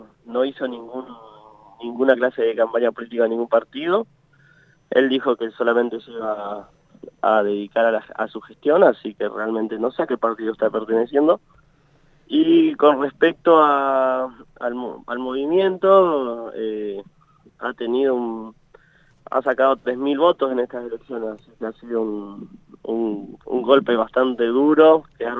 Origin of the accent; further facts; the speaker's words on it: Plotier, Neuquén, Argentina; más que nada por Plotier, que es mi ciudad natal.